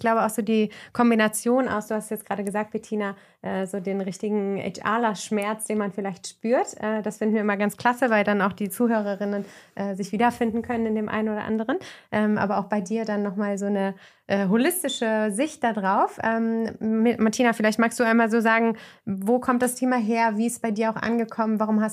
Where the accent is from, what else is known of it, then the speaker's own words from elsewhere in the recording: Germany; moved away as an adult; now in Austria; Ich bin jetzt so seit 3,5 Jahren ungefähr in Österreich beschäftigt, komme aus Deutschland, wie die meisten von euch wissen und hören an meinem nicht vorhandenen Akzent.